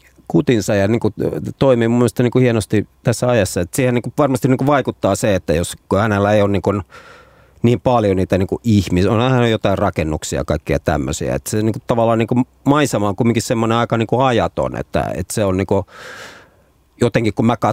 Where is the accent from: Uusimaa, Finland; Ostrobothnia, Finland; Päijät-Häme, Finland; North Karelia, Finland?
Ostrobothnia, Finland; Siis mä olen Pohjanmaalta kotoisin kanssa